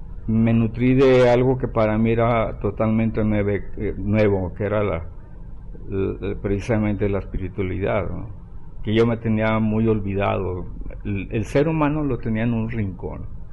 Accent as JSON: {"language": "Spanish", "region": "Jalisco", "country": "Mexico", "said": "Finalmente ahora lo estoy pudiendo lograr, de quedarme no solo en mi país que adorado, sino en mi ciudad, en mi estado, que amo a mi estado de Jalisco."}